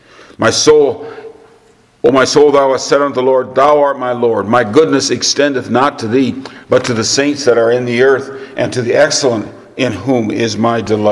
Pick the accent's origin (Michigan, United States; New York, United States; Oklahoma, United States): Michigan, United States; When I was growing up in Michigan, they always talk about putting up preserves.